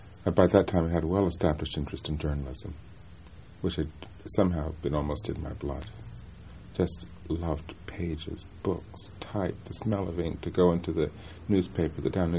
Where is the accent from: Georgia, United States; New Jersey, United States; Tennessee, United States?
New Jersey, United States; Well, as I was growing up in New Jersey, I went to a normal...